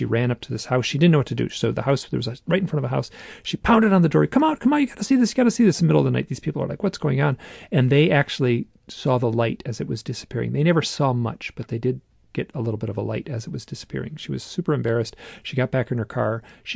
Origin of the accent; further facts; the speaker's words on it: Michigan, United States; I'm from Michigan and I'm just, you know, inherently, you know, polite and private and stuff like that.